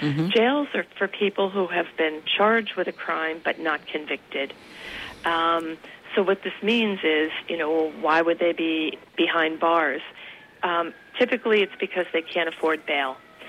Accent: New York, United States; So I'm from the New York area. I came back down here

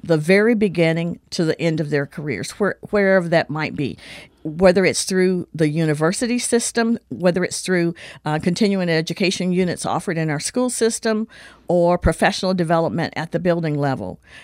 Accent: Tuscumbia, Alabama, United States; was from Tuscumbia, Alabama, my hometown. So it was a very, very political county.

